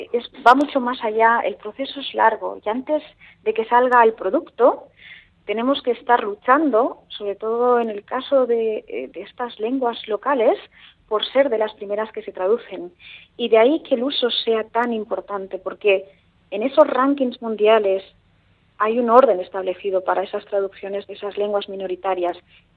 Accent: Barcelona, Catalonia, Spain; born there; now in Bilbao, Spain; bilbotarra naiz, ya, de adopción. Yo nací en Barcelona y, como digo yo, soy de esas de Bilbao, que nace donde quiere, uh-huh. Y ya me siento y tengo el privilegio de ser bilbotarra de adopción

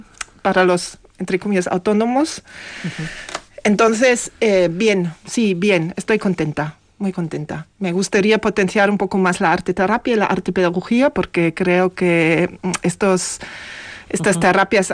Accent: Bavaria, Germany; Spanish is a second language; now in Spain; cuando yo vine de Baviera, que Baviera también es una zona muy tradicional, muy, muy folclórica, por decirlo.

